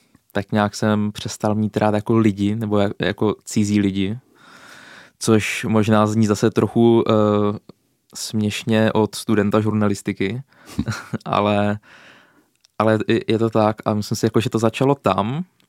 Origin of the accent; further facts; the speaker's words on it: Šumperk, Olomouc Region, Czechia; Já pocházím ze Šumperka, jak se říká Šumperk, Brana Jeseníků. Takové malebné městečko na severu Moravy.